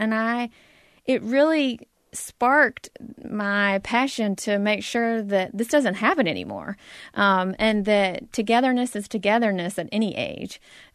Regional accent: North Carolina, United States; So growing up in North Carolina, I would say that I was not exposed to great ethnic food growing up.

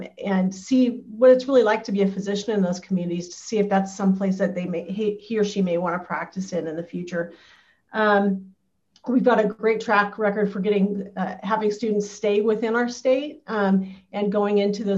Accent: Cambridge, Idaho, United States; So first, I just want to clarify, I'm from Cambridge, Idaho. Midvale, they were our opponents in sports, and so we were a big rival.

